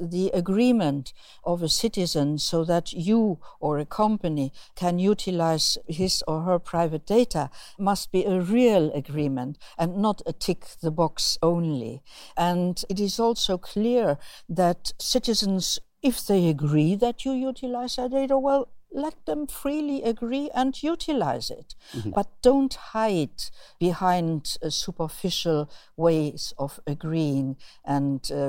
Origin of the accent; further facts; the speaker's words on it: Luxembourg; English is a second language; Imagine a small startup, let's say in my home country, Luxembourg.